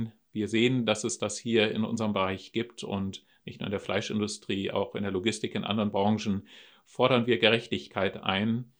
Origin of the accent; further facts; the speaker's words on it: Vechta, Lower Saxony, Germany; Als ich 2011 nach Vechta kam, bin ich in meine Heimatregion gekommen